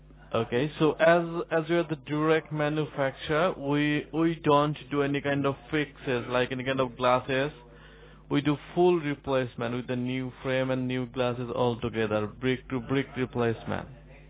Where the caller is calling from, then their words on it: North York, Ontario, Canada; So we are in North York.